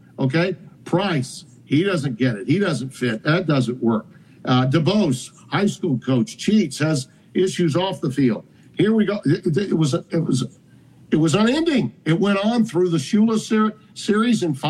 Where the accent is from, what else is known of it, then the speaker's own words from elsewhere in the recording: Louisiana, United States; I'm from Louisiana, folks. You have no idea where I'm from.